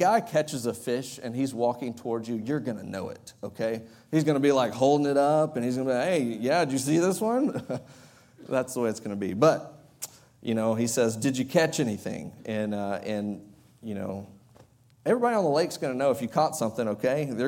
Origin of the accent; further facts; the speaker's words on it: Texas, United States; growing up in East Texas. And sorry, that's West. East Texas, there we go. That's better.